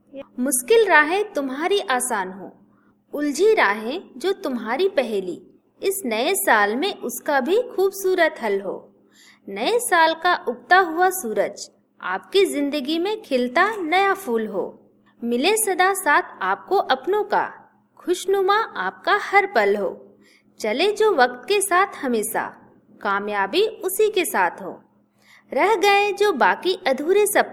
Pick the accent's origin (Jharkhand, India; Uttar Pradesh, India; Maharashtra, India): Jharkhand, India; Ranchi; और मैं रांची से हूँ।